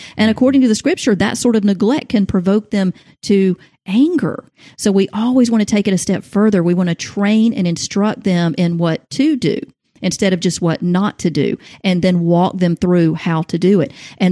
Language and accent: English; the South, United States; Now, obviously I'm from the South, so my kids said ma'am and sir.